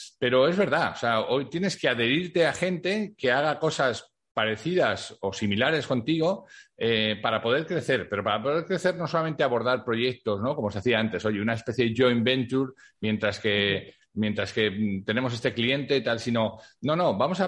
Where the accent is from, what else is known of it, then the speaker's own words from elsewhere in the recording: Spain; los españoles tenemos tanto complejo con el, o sea, nos han hecho tener tanto complejo con el inglés